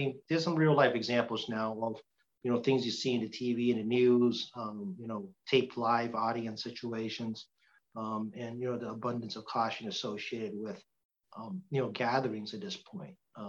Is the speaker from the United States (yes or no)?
yes; Massachusetts, United States; accent: Boston; we're still here, as you can all see, as my thick Boston accent just came through a moment ago.